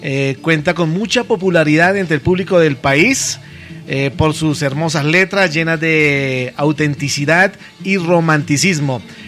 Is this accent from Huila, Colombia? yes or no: yes; Garzón, Huila, Colombia; Soy colombiano, de Garzón y Collazos.